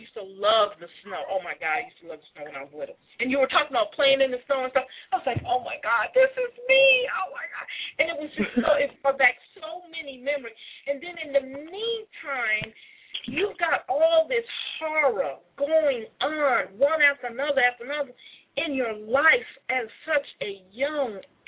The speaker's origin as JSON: {"language": "English", "town": "Albany", "region": "New York", "country": "United States", "tie": "born there", "also_born_or_lived": "Saginaw, Michigan", "said": "I was born in Albany, New York. Okay?"}